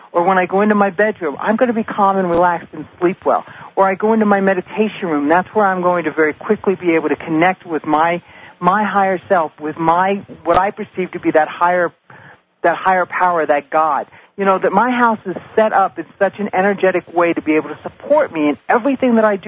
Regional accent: New York City, New York, United States; I'm from New York City. You know, everything comes on white paper or yellow styrofoam.

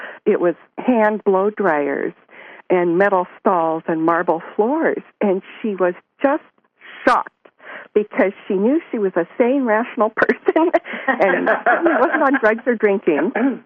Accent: Portland, Oregon, United States; I grew up in Oregon, Portland, Oregon area.

